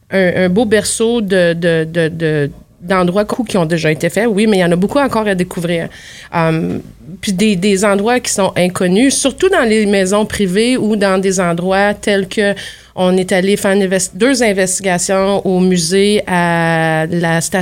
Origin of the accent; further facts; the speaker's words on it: Limoges, Nouvelle-Aquitaine, France; moi, la maison où j'ai grandi à Limoges est incroyablement hantée, active.